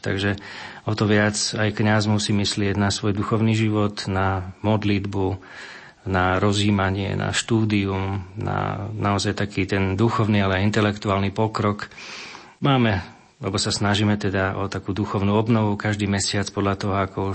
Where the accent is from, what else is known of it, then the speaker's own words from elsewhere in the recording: Bratislava, Bratislava Region, Slovakia; Pochádzam teda z Bratislavy, z Ružinova, aj keď teda moje korene sú na Orave.